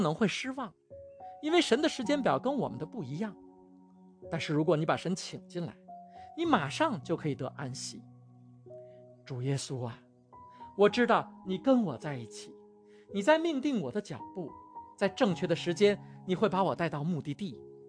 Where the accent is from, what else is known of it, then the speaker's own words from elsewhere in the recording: China; 我们中国人的思维习惯，有时候让我们不太容易理解圣经的立场